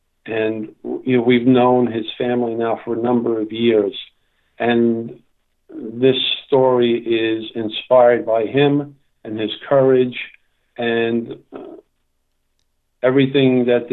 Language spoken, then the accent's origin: English; Queens, New York, United States; I was born and raised in Queens and moved out here as when I was about 18 or 19 years old as a freshman at St. John's.